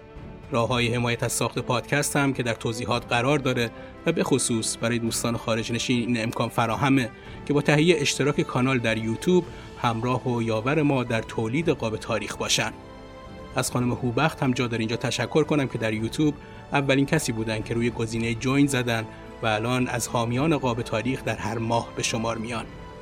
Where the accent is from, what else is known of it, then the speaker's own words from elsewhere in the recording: Gilan, Iran; من اهل گیلانم